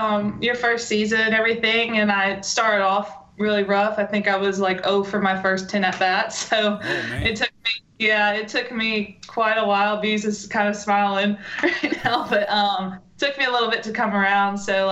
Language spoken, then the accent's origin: English; Mobile, Alabama, United States; I'm from Mobile, so it was home to me.